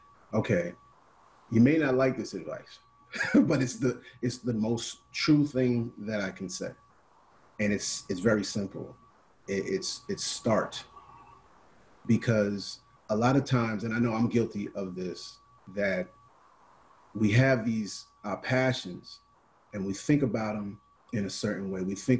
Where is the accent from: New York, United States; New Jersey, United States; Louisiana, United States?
New York, United States; Bronx; I'm a child of hip hop. I grew up I'm from the Bronx. Shout out to Bronx all day.